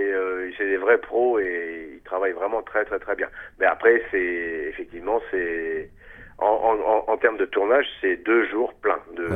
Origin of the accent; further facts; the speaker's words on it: Hauts-de-France, France; c'est qu'on n'est pas ch'ti, on est flamand.